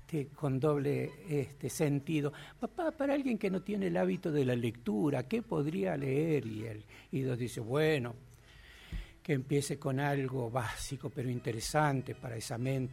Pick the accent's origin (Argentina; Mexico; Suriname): Argentina; La Rioja; Soy del interior de La Rioja, un lugar maravilloso que se llama Andoluca, San Blas, departamento de San Blas de los Sauces. A mis 4 años, mis viejos, por razones de trabajo, se mudan a la capital de La Rioja y ahí transcurre mi infancia, mi adolescencia